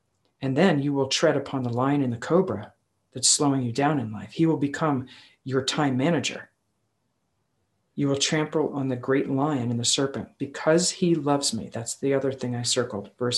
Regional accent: New York, United States; because I grew up in Long Island

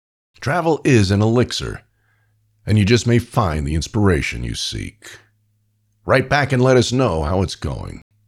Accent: New York, United States; also born or lived in California; Growing up in New York, the customary outlook on life was go to college, get a steady job, even if you hate it, and do it until you retire or die, whichever came first.

